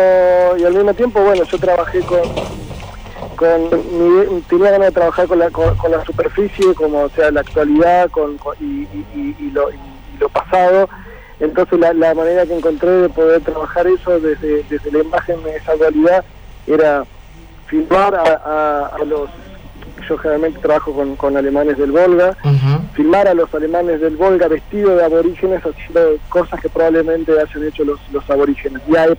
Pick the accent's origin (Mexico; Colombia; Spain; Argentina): Argentina; Crespo, Entre Ríos; now in Buenos Aires, Argentina; yo soy de Crespo, vivo hace años en Buenos Aires, si bien tengo como una... paso mucho tiempo acá en Entre Ríos, pero vivo en Buenos Aires hace muchísimo tiempo